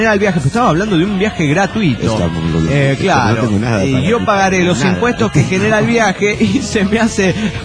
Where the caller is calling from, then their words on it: Mexico; de México.